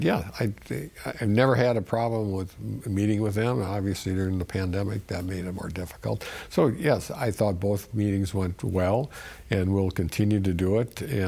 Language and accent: English; Wisconsin, United States; I've known Adam for a long time. I'm from Sheboygan County.